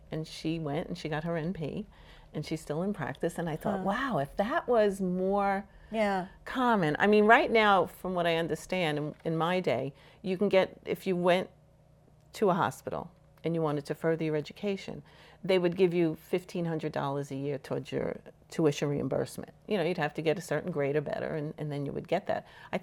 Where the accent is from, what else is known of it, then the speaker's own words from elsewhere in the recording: United States; Here's my hesitation in saying as an American, because we're a country that was founded based on freedom.